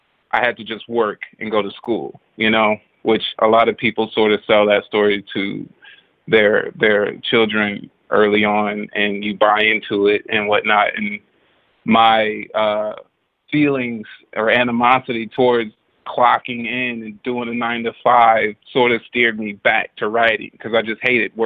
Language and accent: English; Compton, California, United States; Well, I'm from Compton, California. I was born and raised in Compton.